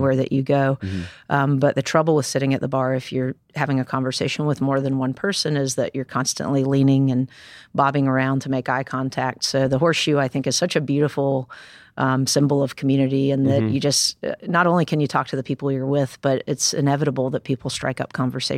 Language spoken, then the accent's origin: English; North Carolina, United States; I'm from North Carolina. Okay. I grew up about 90 miles west mm-hmm. of Raleigh.